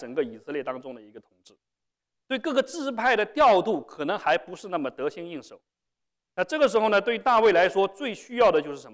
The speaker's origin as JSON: {"language": "Chinese", "country": "China", "said": "那我们中国人知道打仗需要什么？"}